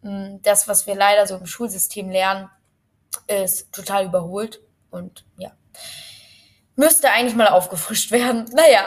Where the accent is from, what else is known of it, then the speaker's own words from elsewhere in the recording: Frankfurt, Hesse, Germany; Also ich komme natürlich aus Deutschland, wie man wahrscheinlich unschwer auch hören kann. Aus Frankfurt tatsächlich, bin dort aufgewachsen, habe dort eigentlich mein Leben lang gewohnt. Also ich bin eigentlich eine richtig, richtig deutsche Kartoffel. Ja, meine Eltern sind auch beide deutsch.